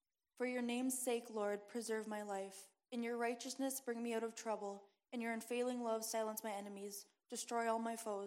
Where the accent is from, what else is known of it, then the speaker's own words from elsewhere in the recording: Warman, Saskatchewan, Canada; I'm 20 years old, and I am from Warman, Saskatchewan. I grew up in a loving, stable Christian home.